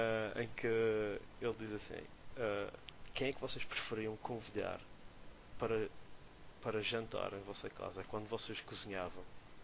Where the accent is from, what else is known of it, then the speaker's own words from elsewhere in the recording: Madeira, Portugal; Como somos madeirenses